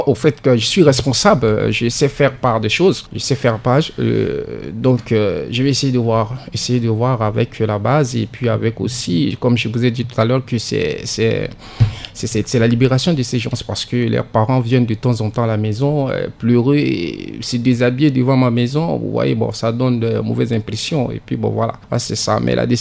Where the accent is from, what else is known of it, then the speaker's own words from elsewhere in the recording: Central African Republic; moi, j'ai conscience tranquille parce que je suis Centrafricain